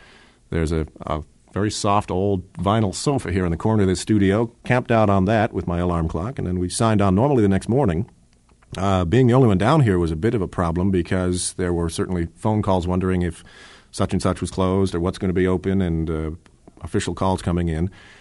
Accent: New Jersey, United States; moved away; I'm from New Jersey originally, and not having had any particular accent growing up in New Jersey

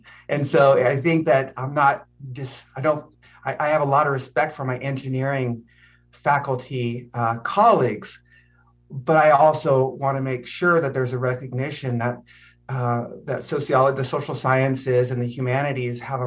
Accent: Nipomo, California, United States; So I grew up born and raised in Napomo, California. I went to Rio Grande High School.

